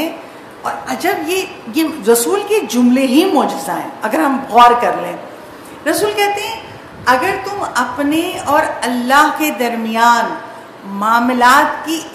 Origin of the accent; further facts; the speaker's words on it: Karachi, Sindh, Pakistan; born there; آپ شہر کراچی کی بات کروں, یہیں پیدا ہوئی ہوں, مروں گی بھی یہیں